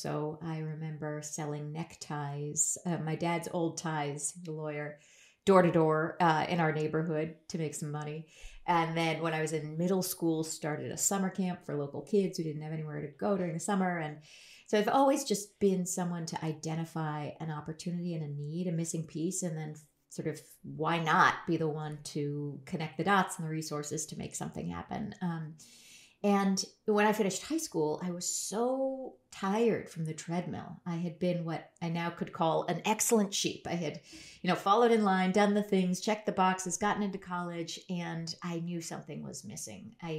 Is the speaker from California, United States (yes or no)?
yes; Berkeley, California, United States; I grew up in Berkeley, California